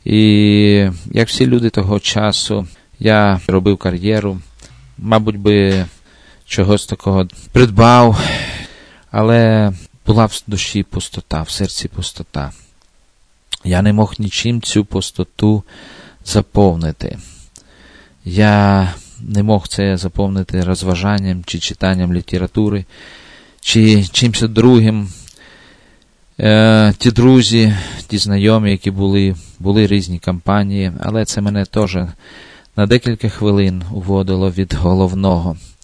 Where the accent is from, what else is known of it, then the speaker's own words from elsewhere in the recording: Luhansk Oblast, Ukraine; also born or lived in Artemivsk; Я народився в місті Артемовське в Донецькій області на Донбасі. Сім'я переїхала в Луганську область, під Луганськ.